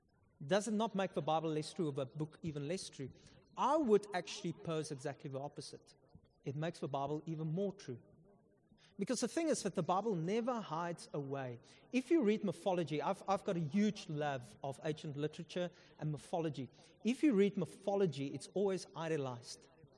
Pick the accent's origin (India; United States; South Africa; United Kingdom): South Africa; So in the Afrikaner culture, I'm Afrikaner, if you can hear from my accent.